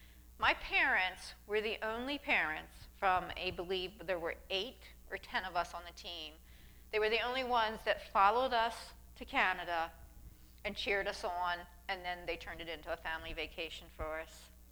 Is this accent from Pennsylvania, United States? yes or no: yes; Refton, Pennsylvania, United States; I grew up in Refton, and we always had a garden.